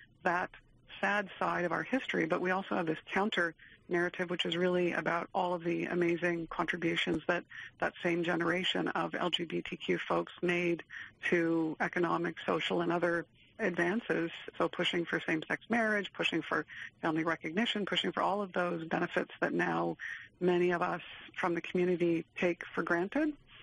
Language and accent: English; Ontario, Canada; moved away as an adult; now in Nova Scotia, Canada; I'm from Ontario. I moved to Nova Scotia about 20 years ago.